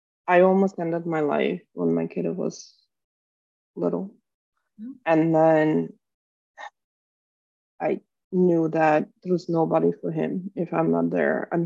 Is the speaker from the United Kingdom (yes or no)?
no; Ukraine; I'm from Ukraine, so duh.